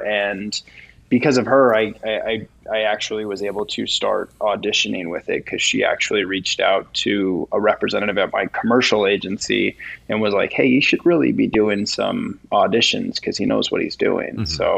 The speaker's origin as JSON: {"language": "English", "region": "Colorado", "country": "United States", "tie": "born or raised there", "said": "Originally from Colorado. I grew up just outside of Boulder."}